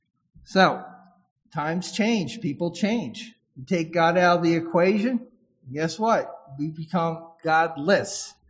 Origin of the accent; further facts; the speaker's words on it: Maryland, United States; in my home state of Maryland